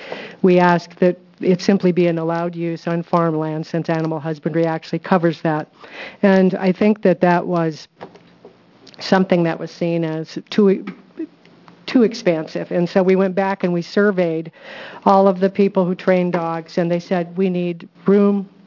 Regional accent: Portland, Oregon, United States; For the record … from Portland, Oregon.

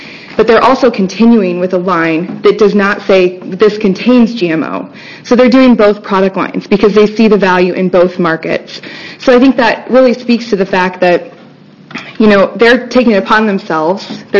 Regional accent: St. Paul, Oregon, United States; You're very close. I'm from St. Paul, Oregon, and I farm 1,000 acres.

